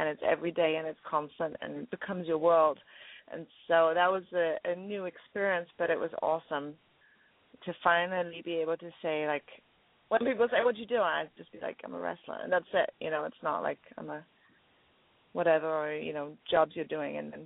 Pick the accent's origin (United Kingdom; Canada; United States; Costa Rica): United Kingdom; England; I guess maybe it's because I'm English. We've had plenty, over in England